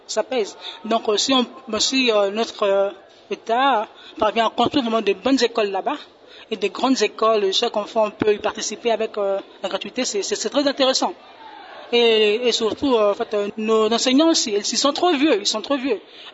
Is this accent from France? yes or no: no; Mongala, DR Congo; Je suis de la Mongala.